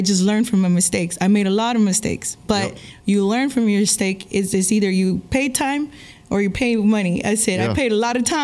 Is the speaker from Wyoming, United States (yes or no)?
no; Brownsville, Texas, United States; also born or lived in Houston; I was born in Houston, but we were raised in the border, mm-hmm. Brownsville, Texas.